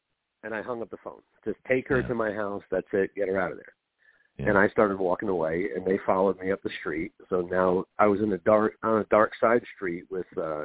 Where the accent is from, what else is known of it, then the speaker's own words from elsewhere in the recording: Irvington, New Jersey, United States; I grew up in Irvington, which is the worst town in all of New Jersey.